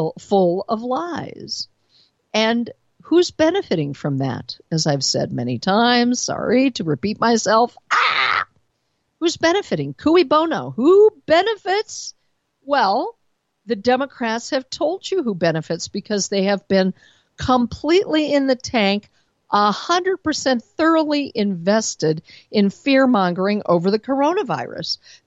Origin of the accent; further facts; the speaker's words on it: Colorado, United States; In my home state of Colorado